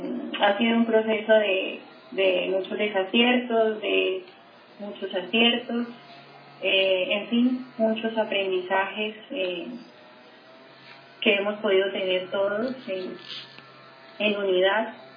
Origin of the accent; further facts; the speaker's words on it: Colombia; born there; nací en Colombia, vivo en Colombia. Ahora me considero del cosmos.